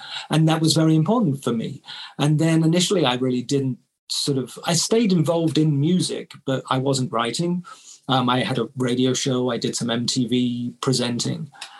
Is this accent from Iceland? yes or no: no; Bath, South West England, United Kingdom; So Bath being my hometown, you know, you're the most famous person ever born there, basically.